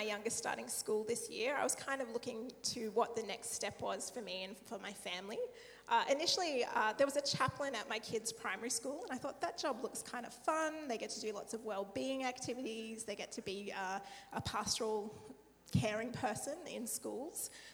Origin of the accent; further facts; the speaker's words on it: Bowral, New South Wales, Australia; I grew up in the Southern Highlands down near Bowral, so that's where my hometown, I guess.